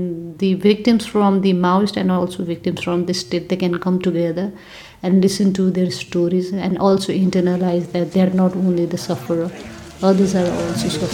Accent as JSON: {"language": "English", "country": "Nepal", "said": "I'm from Nepal"}